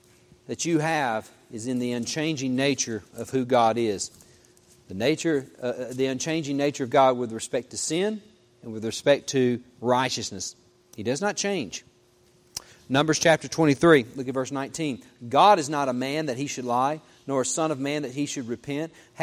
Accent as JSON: {"language": "English", "region": "Mississippi", "country": "United States", "tie": "born or raised there", "said": "I know, like, growing up in Mississippi, you could go into one county and buy alcohol"}